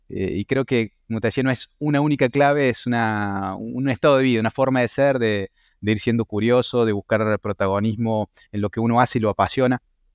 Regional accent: Córdoba, Argentina; accent: Cordoban; Soy de Córdoba, como se escucha en la tonada.

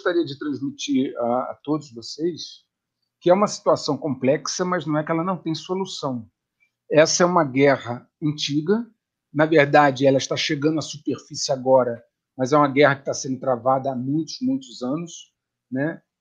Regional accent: Brazil; Então, o que nós, enquanto brasileiro, precisamos entender?

